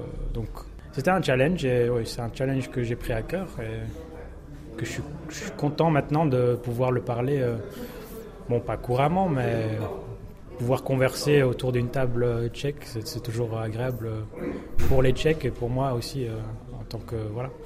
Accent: Belgium; also born or lived in England; J'ai grandi en Belgique, fait mes études en Angleterre. J'ai un père allemand et une mère qui vient de l'île Maurice.

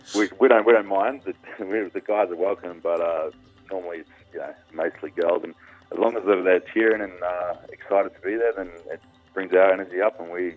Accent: Australia; Nah, we're all from Australia, so that's one of the prerequisites.

